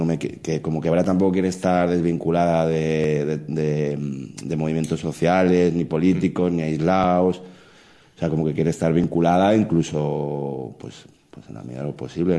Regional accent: Madrid, Community of Madrid, Spain; Es un tema de que somos de Madrid.

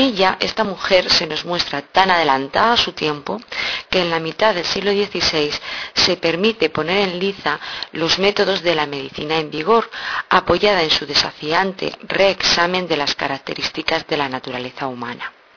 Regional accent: Castilla-La Mancha, Spain; para hoy he decidido acercarme un poquito a mi tierra. Manchega como yo

